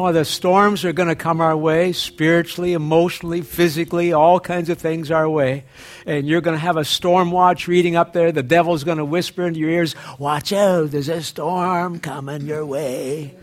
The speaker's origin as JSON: {"language": "English", "country": "Canada", "said": "I know we're Canadian. I know we get freezing rain and all that."}